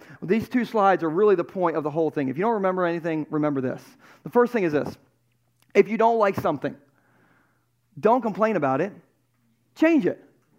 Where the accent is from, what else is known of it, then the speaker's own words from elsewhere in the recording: Delaware, United States; we're from Delaware